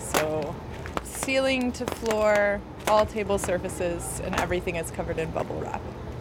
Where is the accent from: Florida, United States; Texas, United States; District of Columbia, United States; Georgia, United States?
Georgia, United States; Atlanta; I'm from Atlanta, I grew up here. I've worked here in the arts for over a decade.